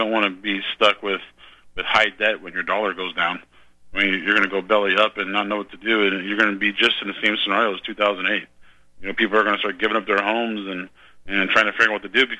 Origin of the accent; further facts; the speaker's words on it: Nebraska, United States; I'm from Nebraska, and a lot of my family are farmers